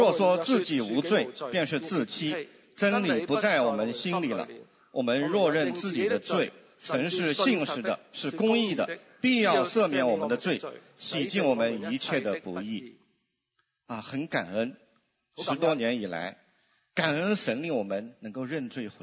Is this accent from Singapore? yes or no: no; Jiangnan, China; 我来自江南水乡。